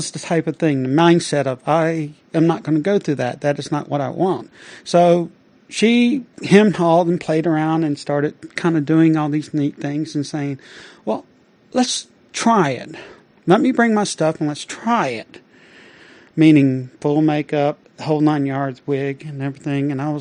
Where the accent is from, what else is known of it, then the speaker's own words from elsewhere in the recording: the South, United States; I was from the South, and trust me, David Duke did burn crosses not far from my house.